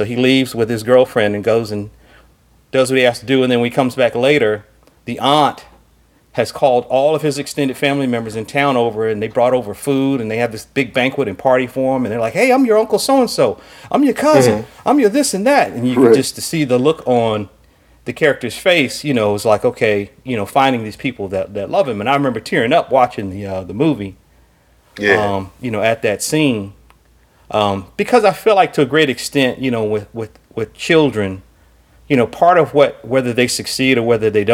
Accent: College Park, Georgia, United States; also born or lived in Chicago; I was young. And we moved from Chicago to the Atlanta area, specifically College Park.

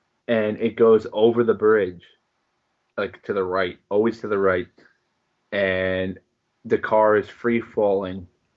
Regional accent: Ireland; as an Irish person, you pretty much suppress everything until you kill somebody.

